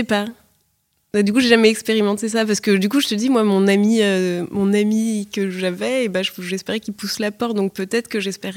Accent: Paris, Île-de-France, France; je suis née, grandie à Paris

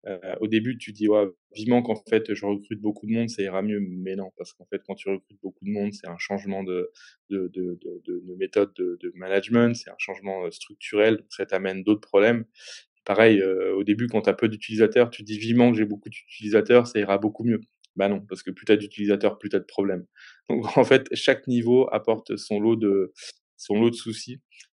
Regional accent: Chambéry, Auvergne-Rhône-Alpes, France; Originaire de Chambéry.

